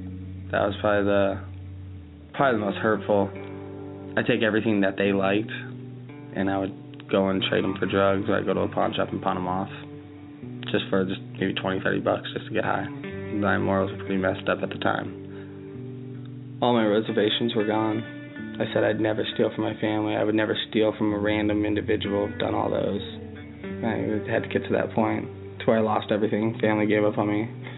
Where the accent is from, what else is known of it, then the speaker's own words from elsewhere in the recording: Tucson, Arizona, United States; I'm 22 years old. I'm from Tucson, Arizona.